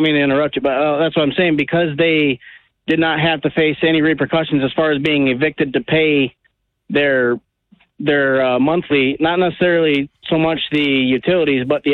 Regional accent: Bellevue, Michigan, United States; I'm from a small town in Bellevue, but I currently work in Battle Creek.

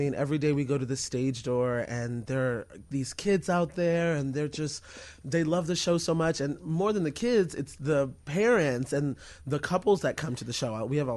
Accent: St. Petersburg, Florida, United States; St. Petersburg, Florida.

